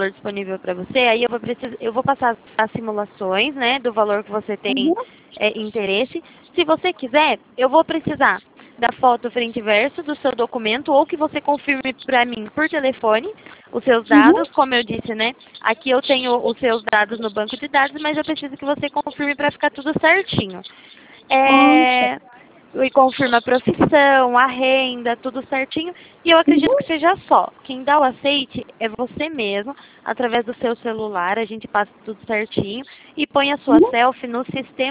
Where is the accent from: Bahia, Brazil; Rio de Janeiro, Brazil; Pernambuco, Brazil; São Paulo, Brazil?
São Paulo, Brazil; Itatiba; eu sou aqui de Itatiba, é interior de São Paulo.